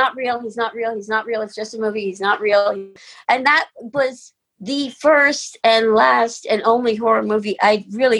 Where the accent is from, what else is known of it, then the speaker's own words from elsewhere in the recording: Brooklyn, New York, United States; And so when I was in second grade and I grew up in Brooklyn